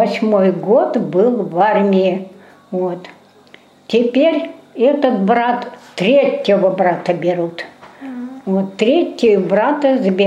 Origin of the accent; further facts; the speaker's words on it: Stupishino, Russia; born there; Я родилась в селе Ступишино, вот, Тижинского района, в 1926 году, 14 апреля.